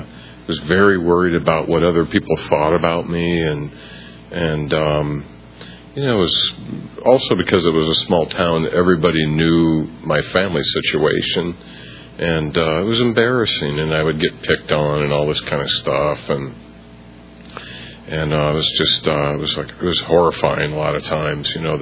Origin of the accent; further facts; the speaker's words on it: Iowa, United States; And I grew up in Iowa, northeast Iowa, town of 500 people, surrounded by cornfields and cows and pigs, and there was no stoplight in town